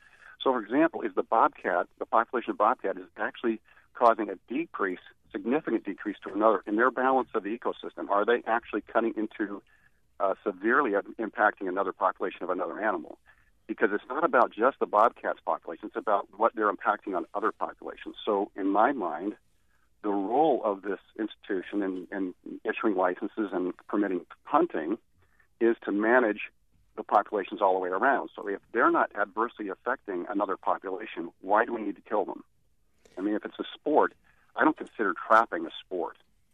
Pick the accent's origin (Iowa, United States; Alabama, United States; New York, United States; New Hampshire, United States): New Hampshire, United States; and I'm from New Hampshire